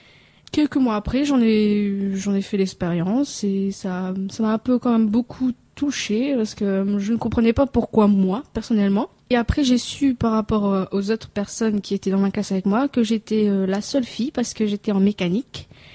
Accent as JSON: {"language": "French", "country": "Réunion", "lives_now": "France", "said": "j'ai 20 ans, je viens de l'île de La Réunion, donc un tout petite île qui fait partie de la France mais qui est tout en bas et qu'on oublie souvent quand même. Moi ça fait maintenant 5 ans depuis le début d'août que je suis en France métropolitaine."}